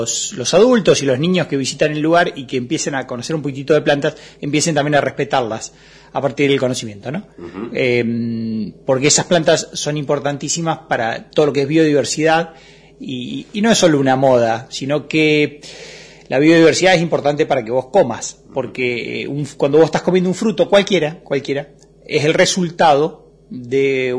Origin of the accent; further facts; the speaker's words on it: Villa Huidobro, Córdoba, Argentina; moved away; Yo soy nativo de un pueblo que se llama Villa Huidobro, que es provincia de Córdoba, sí. Uh-huh. Y bueno, después me vine más al norte, en realidad anduve haciendo transhumancia por distintas partes del país